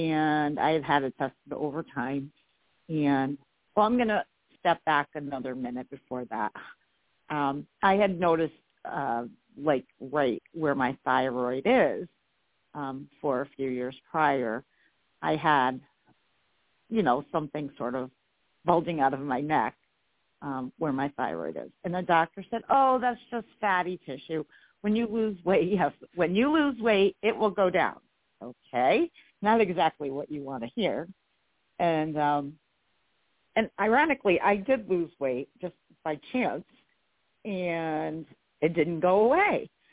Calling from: New York, United States; I am in New York.

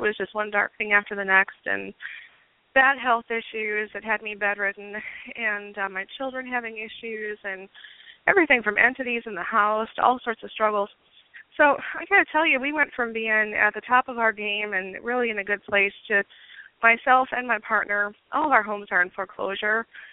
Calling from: Wisconsin, United States; So I'm calling from Wisconsin.

